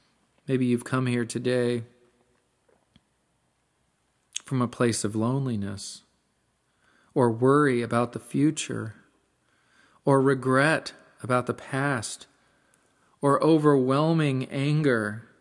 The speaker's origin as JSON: {"language": "English", "town": "Houston", "region": "Texas", "country": "United States", "tie": "born or raised there", "said": "I don't mean necessarily the town of your birth or your childhood. That would mean Houston is my Galilee, or the fjords of Norway."}